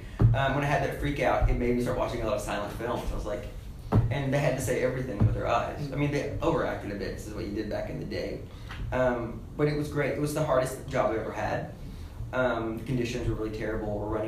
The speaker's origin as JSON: {"language": "English", "country": "Australia", "said": "I'm Australian, I didn't pay to come here."}